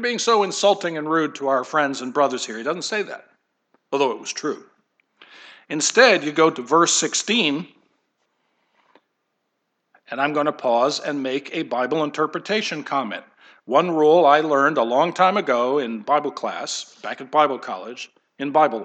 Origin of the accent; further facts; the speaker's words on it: New York, United States; me and Don Spear growing up near New York City, and that song … will come back